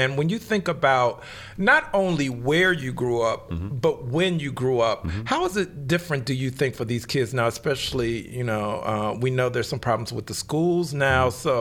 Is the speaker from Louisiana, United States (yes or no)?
no; Chicago, Illinois, United States; I grew up in Chicago